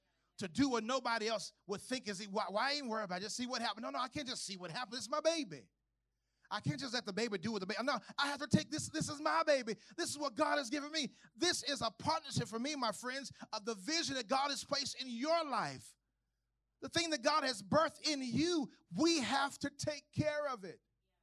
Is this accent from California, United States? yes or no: no; Texas, United States; I grew up in Terre Haute, so Town East Mall was the stuff for us. We'd drive the Mesquite.